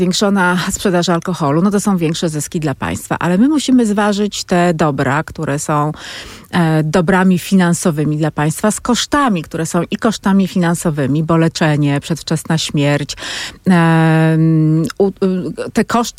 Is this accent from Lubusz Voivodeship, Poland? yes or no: yes; Lubusz Voivodeship, Poland; ja jestem z Lubuskiego, kultura picia wina to jest coś, co też jest takim elementem tożsamości w moim regionie